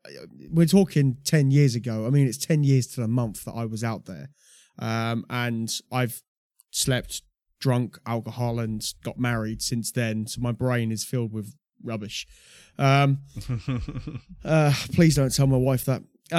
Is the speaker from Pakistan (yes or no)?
no; United Kingdom; As a British person seeing it, it was mad.